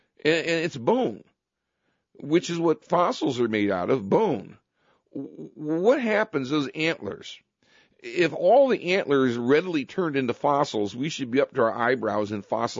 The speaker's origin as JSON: {"language": "English", "town": "Richfield", "region": "Ohio", "country": "United States", "tie": "born or raised there", "said": "When I was a kid growing up in Richfield, Ohio, you never saw deer."}